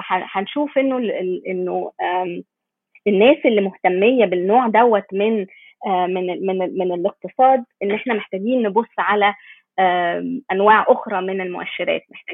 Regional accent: Egypt; يعني مثلا عندنا في مصر مشاركة المرأة في سوق العمل قليل قوي

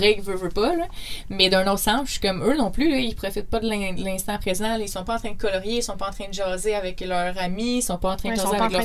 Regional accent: Sherbrooke, Quebec, Canada; Je viens de Sherbrooke, donc je viens pas de Québec en partant.

